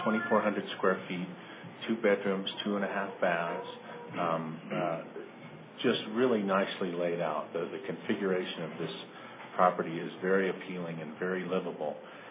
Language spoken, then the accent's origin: English; Albuquerque, New Mexico, United States; now in Santa Fe, United States; I've lived here since the early 80s, actually. I was born and raised in Albuquerque, so I visited here all my life, pretty much.